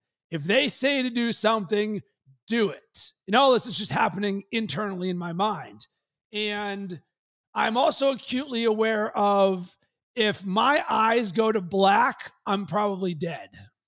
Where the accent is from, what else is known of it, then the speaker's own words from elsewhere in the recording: Pittsburgh, Pennsylvania, United States; And I'm from Pittsburgh and I'm a Steelers fan.